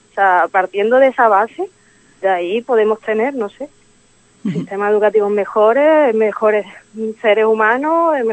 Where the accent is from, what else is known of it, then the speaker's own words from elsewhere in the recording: Málaga, Andalusia, Spain; a pesar de que yo soy de Málaga